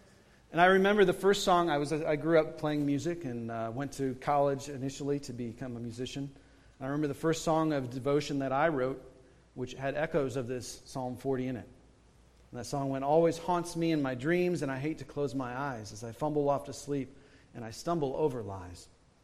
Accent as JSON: {"language": "English", "region": "Iowa", "country": "United States", "said": "Shortly after this incident, I moved back to Midwest. I was originally from Iowa. I started splitting my time between Wisconsin and Iowa."}